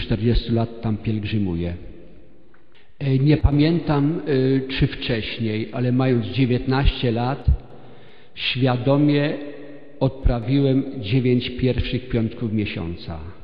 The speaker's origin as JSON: {"language": "Polish", "town": "Rozdrażew", "region": "Greater Poland Voivodeship", "country": "Poland", "said": "jestem z Rozdrażewa. Urodziłem się w rodzinie praktykujących katolików."}